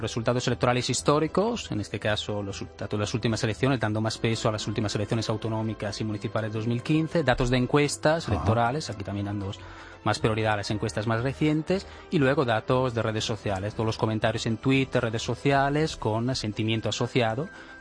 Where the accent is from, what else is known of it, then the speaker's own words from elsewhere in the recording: Venice, Veneto, Italy; Spanish is a second language; Yo de Italia, Venecia.